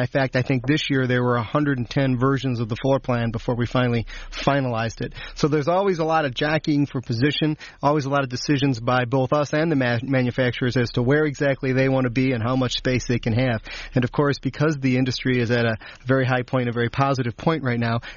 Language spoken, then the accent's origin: English; Detroit, Michigan, United States; I mean, I grew up in this area. I was born and raised in Detroit